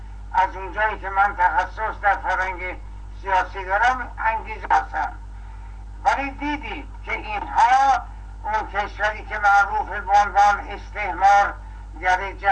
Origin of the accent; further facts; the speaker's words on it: Iran; همه ما ایرانی هستیم